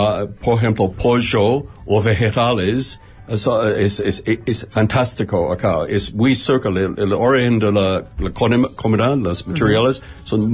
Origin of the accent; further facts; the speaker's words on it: Sydney, New South Wales, Australia; Spanish is a second language; Sí, soy de Sydney, mi familia de Sydney, los colonistas original